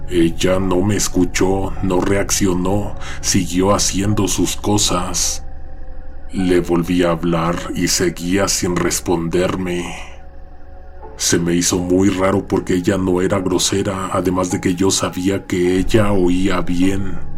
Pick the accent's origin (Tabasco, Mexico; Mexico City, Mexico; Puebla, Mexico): Puebla, Mexico; also born or lived in Oaxaca, Mexico; nací y crecí en Puebla.